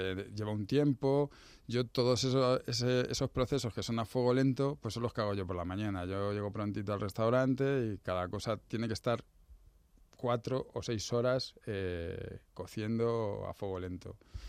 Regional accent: Madrid, Community of Madrid, Spain; somos madrileños todos. Y nos juntábamos la familia, teníamos todos en un pueblo de Toledo, que se llama Escalona.

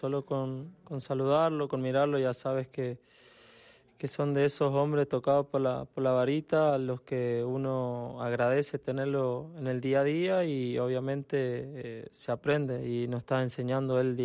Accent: Santiago del Estero, Argentina; now in Madrid, Spain; siendo de Santiago del Estero, encuentre mi lugar aquí en Valleca

